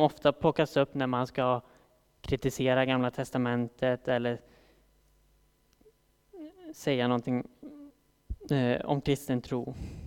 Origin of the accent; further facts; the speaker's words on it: Kil, Värmland, Sweden; jag kommer från Värmland. Jag kommer inte från Årjäng som Elin gör, utan jag kommer från Kil som är helt klart en bättre ort än Årjäng.